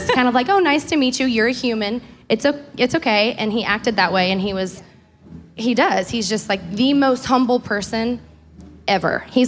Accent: the South, United States; Like I went from LA to Vegas, but both of those cities were very difficult because I'm from the South.

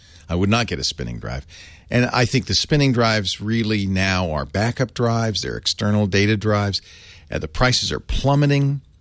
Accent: Providence, Rhode Island, United States; I know. I grew up in Providence. My mom lives in Cranston.

